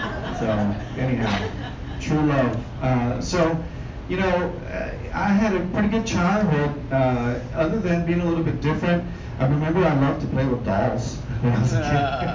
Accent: Costa Rica; I was raised in Costa Rica, and actually was born in Costa Rica, and raised by two very loving Al-Anons.

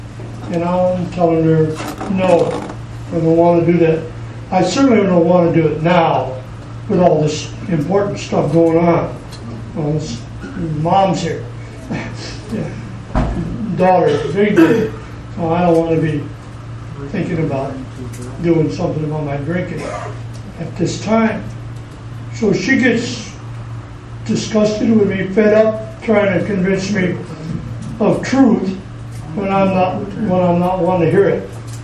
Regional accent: Waukegan, Illinois, United States; I'm from Illinois originally. Sometimes y'all pick up on that. And I'm not from here, anyway. And I'm from somewhere else. A little town called Waukegan up north of Chicago

